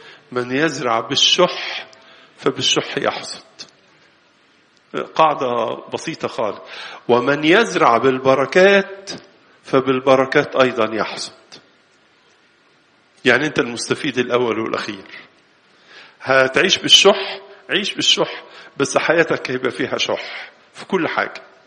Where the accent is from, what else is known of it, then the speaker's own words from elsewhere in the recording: Egypt; كلنا كمصريين